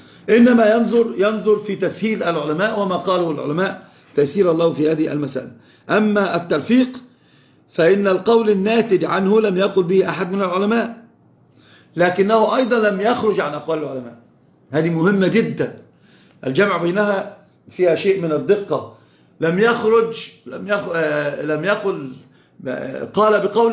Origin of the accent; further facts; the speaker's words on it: Egypt; طب شوف انت عندنا في مصر المزين يعني حلها لانه يزين الرجل